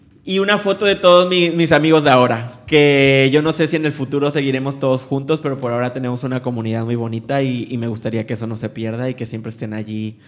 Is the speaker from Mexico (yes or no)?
yes; Veracruz, Mexico; accent: Mexican, jarocho; para mí mi acento mexicano y jarocho, que ahorita no fluye mucho